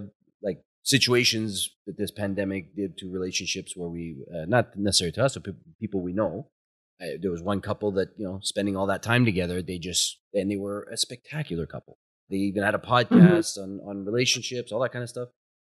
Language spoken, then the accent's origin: English; Ottawa, Ontario, Canada; we grew up in Ottawa.